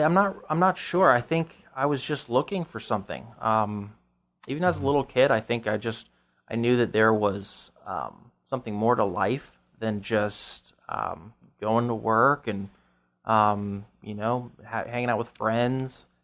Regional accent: Florida, United States; now in California, United States; Yeah, I'm from Florida originally. I'd actually just moved out here 3 months ago.

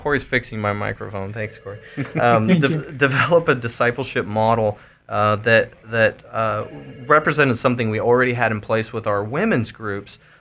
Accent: United States; Now the world's sending missionaries to us, which is very sad and disheartening as an American

